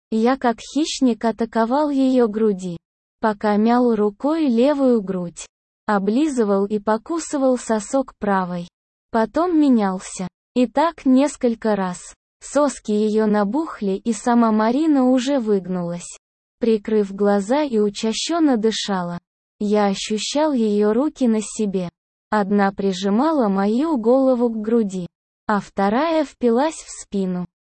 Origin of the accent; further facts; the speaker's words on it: Moscow, Russia; Мне на данный момент 21 год. Родился и живу в Москве.